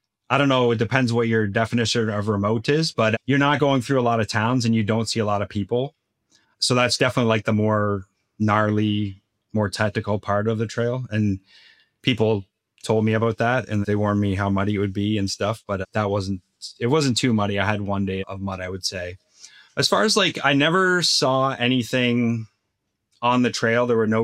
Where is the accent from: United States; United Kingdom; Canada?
Canada; And I'm Canadian and we can't get the permethrin in Canada.